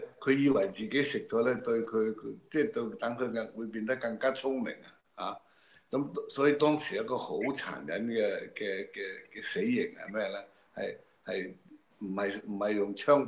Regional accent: Guangdong, China; 我都係廣東人

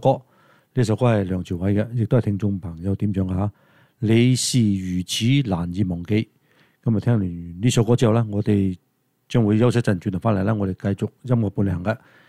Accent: China; 我们中国人有一句话叫做

